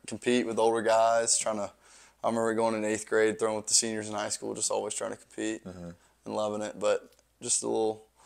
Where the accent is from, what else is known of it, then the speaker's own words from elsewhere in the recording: Lafayette, Louisiana, United States; From Lafayette, Louisiana.